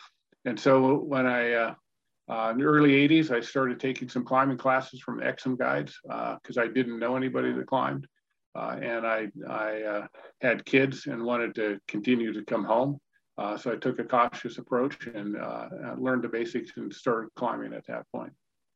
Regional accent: Indiana, United States; also born or lived in Pennsylvania; Well, I grew up in Indiana. My wife and I both grew up in Indiana, not exactly a mountain country there

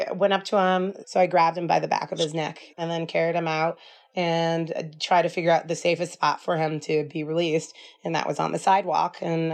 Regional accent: Alaska, United States; I'm from Alaska. I got this.

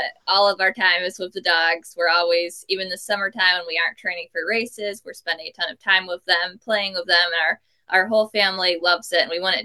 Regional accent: Alaska, United States; My brother and I have been born and raised in Alaska, and we started handling for a couple mushers and helping him out

